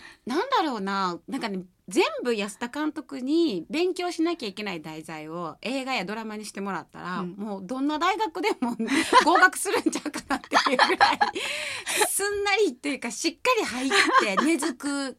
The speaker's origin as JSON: {"language": "Japanese", "region": "Kansai", "country": "Japan", "said": "私なんかも関西人なので"}